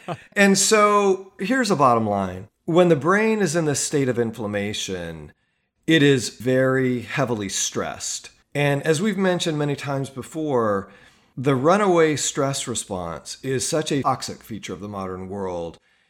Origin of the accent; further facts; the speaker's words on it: United States; You know, as an American, it's often embarrassing and alarming to think of cultural hegemony